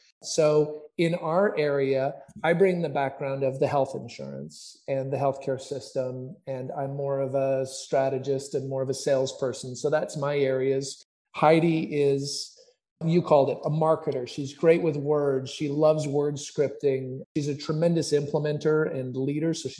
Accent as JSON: {"language": "English", "country": "Canada", "tie": "born or raised there", "moved": "as an adult", "lives_now": "United States", "said": "So I grew up in Canada and I moved to the States 30 years ago."}